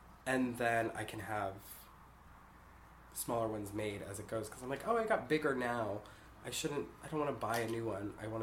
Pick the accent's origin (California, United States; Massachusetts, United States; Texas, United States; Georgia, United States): Massachusetts, United States; now in New York City, United States; I grew up in Western Massachusetts. Uh-huh. I moved to New York City after living in Salem, Massachusetts, and kind of all over.